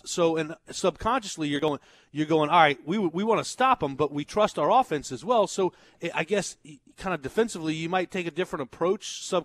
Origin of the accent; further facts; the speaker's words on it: United States; Just as an American, as a civic duty, go out there and cast your ballot.